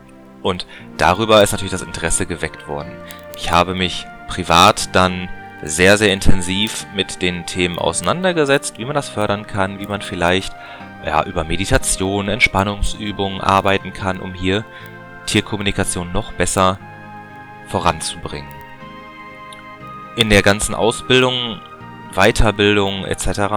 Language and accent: German; Bochum, Lower Saxony, Germany; born there; now in Wilhelmshaven, Germany; Ich bin 37 Jahre, wurde in Bochum geboren, bin dann aufgrund meines Berufs damals nach Wilhelmshaven gezogen